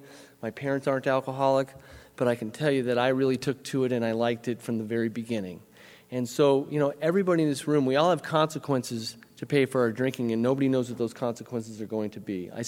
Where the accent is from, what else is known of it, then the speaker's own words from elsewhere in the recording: Nevada, United States; I didn't know growing up in Nevada when I went down to the park